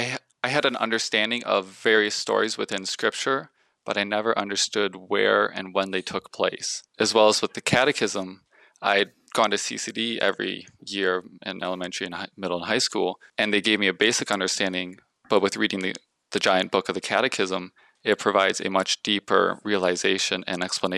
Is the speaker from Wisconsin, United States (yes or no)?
yes; Wisconsin, United States; I am from Nisida, Wisconsin.